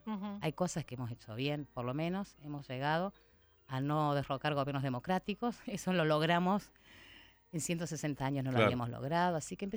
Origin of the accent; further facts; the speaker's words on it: Córdoba, Argentina; accent: Cordoban; now in Buenos Aires, Argentina; Porque vieron que yo tengo tonada cordobesa.